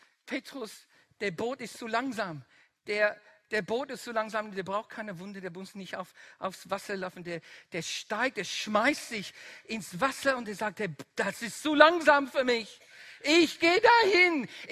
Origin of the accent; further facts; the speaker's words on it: Netherlands; accent: Dutch; German is a second language; weiter ist mein holländischer Akzent